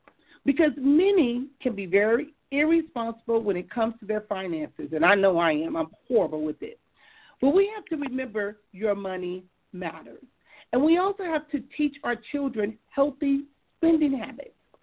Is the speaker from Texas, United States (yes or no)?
no; Compton, California, United States; You know, even growing up in Compton, you know, my mother owned her own home, and it seemed like we had a lot going on.